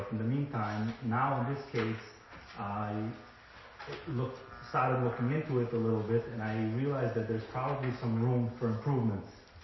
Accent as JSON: {"language": "English", "town": "Muncie", "region": "Indiana", "country": "United States", "tie": "born or raised there", "said": "I grew up in Muncie to begin with."}